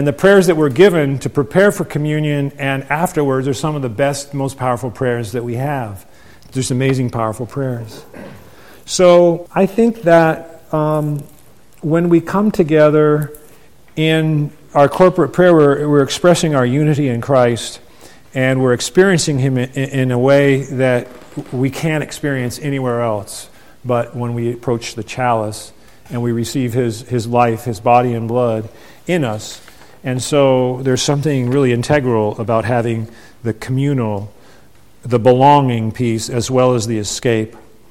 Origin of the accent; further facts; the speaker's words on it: Hawaii, United States; also born or lived in California; I grew up in Hawaii, so we didn't have snow, you know, but we moved to California.